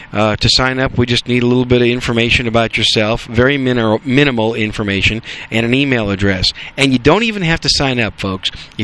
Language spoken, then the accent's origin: English; Green Bay, Wisconsin, United States; now in Dallas, United States; But I'm a Yankee. I was raised in Wisconsin, and I was raised in the Green Bay area.